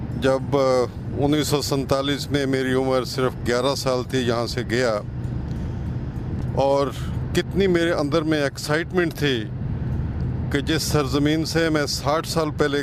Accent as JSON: {"language": "Urdu", "town": "Uchhali", "region": "Punjab", "country": "Pakistan", "tie": "born or raised there", "moved": "yes", "lives_now": "India", "said": "میرا گاؤں سرگودھا ضلع کے ایک سونس کیسر پہاڑی کے بیس میں ہے, नाम उसका उछाली है।"}